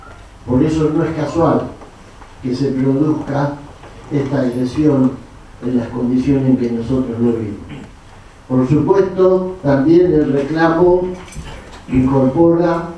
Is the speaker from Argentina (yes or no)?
yes; Argentina; el aterrizaje de dos aviones de la Fuerza Aérea en el sur de nuestro país, que entraron como si Argentina fuese una especie de terreno baldío